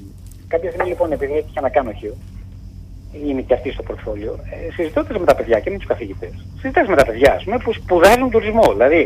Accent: Eastern Macedonia and Thrace, Greece; Ανατολική Μακεδονία και Θράκη, που είναι και η πατρίδα μου, δεν υπάρχει.

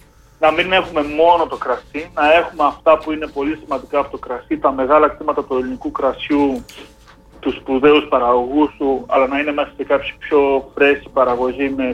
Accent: Crete, Greece; έχω την ευκαιρία να το κάνω μέσα στην Κρήτη, μέσα στον τόπο μου

